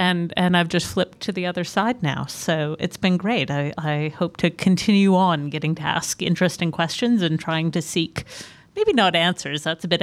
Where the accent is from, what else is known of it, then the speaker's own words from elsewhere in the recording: Edmonton, Alberta, Canada; Yeah, so I grew up in Edmonton, Alberta, Canada, so way up in the north of Canada where winter is almost never ending.